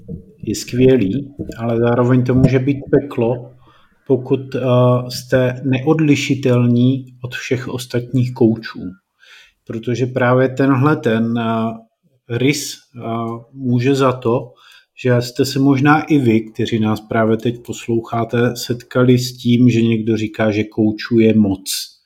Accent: Moravia, Czechia; já jsem z Moravy prostě.

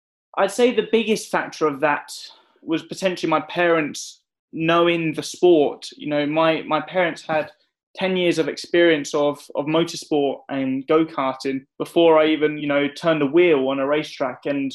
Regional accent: King's Lynn, East of England, United Kingdom; moved away as an adult; now in Milton Keynes, United Kingdom; I was born in King's Lynn, which is where Martin Brundle lives now. So I spent my first 16 years there. And when I was 18 years old, I moved out to... Well, I moved to Milton Keynes

